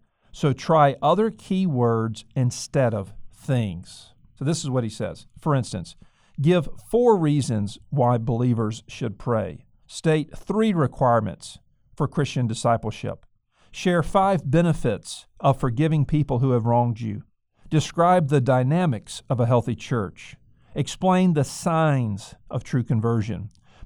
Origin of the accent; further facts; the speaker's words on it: Mobile, Alabama, United States; Then he was pastoring in my hometown of Mobile, Alabama.